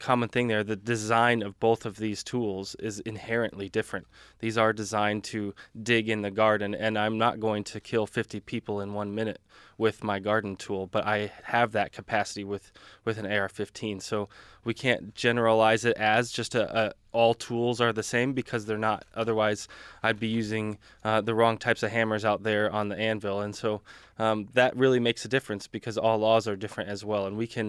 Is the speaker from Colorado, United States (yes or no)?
yes; Colorado, United States; And I come from Colorado, where a red flag or extreme risk law was just passed in my county.